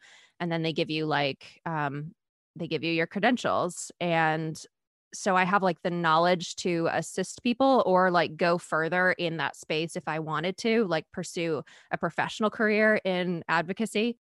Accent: Maine, United States; And it's funny because like I cover stories from like Maine and New England, which I'm from Maine.

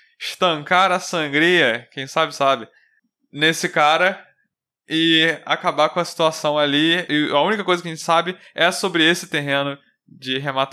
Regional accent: Brazil; eu não sei se é porque eu sou brasileiro

